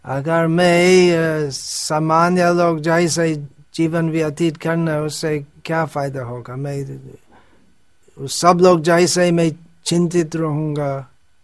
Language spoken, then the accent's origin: Hindi; England, United Kingdom; born there; Hindi is a second language; moved away; मैं इंग्लैंड में जन्मा था मुझे